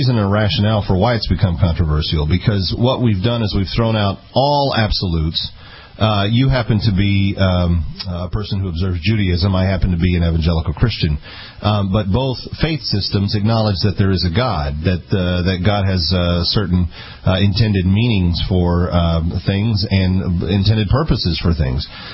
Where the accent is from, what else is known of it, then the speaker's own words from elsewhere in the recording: Fort Worth, Texas, United States; This is in my hometown of Fort Worth, Texas.